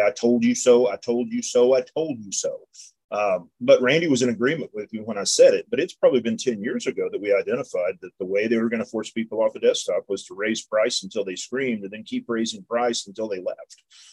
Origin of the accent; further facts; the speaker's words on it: Knoxville, Tennessee, United States; I'm from Knoxville, Tennessee.